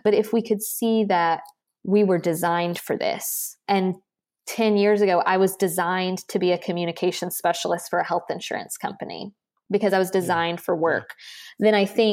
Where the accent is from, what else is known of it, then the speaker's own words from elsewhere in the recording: Tallahassee, Florida, United States; because I grew up in Tallahassee, a lot of my jobs in high school during the summers were state government jobs.